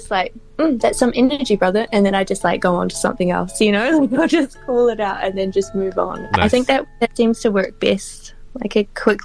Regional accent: Australia; born there; I was born in Australia, and I think like there are quite a lot of Mims in Aussie.

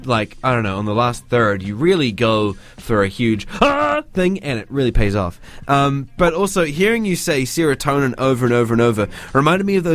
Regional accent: Invercargill, Southland, New Zealand; I'm originally from Invercargill.

